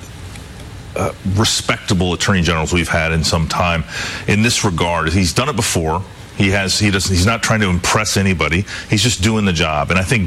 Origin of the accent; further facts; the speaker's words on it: Iowa, United States; You know, I spent a lot of time in my home state of Iowa